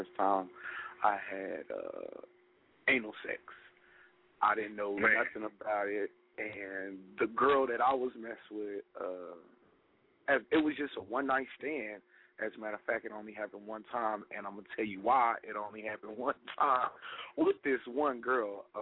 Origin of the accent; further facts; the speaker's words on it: Kansas City, Missouri, United States; now in Philadelphia, United States; My hometown is Kansas City, Missouri, but right now I'm living in Philadelphia.